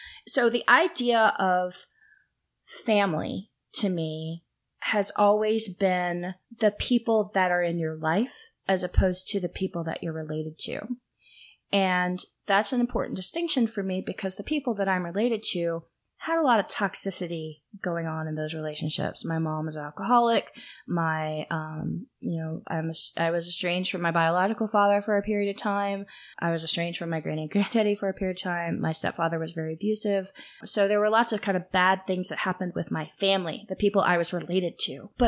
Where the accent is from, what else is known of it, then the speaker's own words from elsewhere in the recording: Virginia, United States; I was born in Virginia. Thank you very much. Not that West Virginia is a beautiful state. I'm not from there.